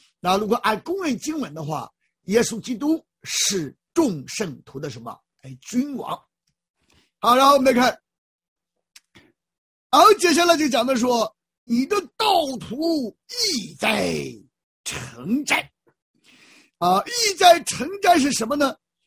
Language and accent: Chinese; China; 这是我们中国人为人父母都这样讲啊